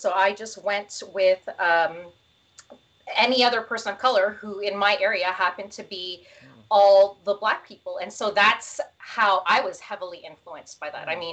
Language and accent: English; Philippines; I don't know if it makes a difference that I'm Filipino, but I know that as a Filipino woman, that I've often found that I don't know where I belong, whether I'm Asian or other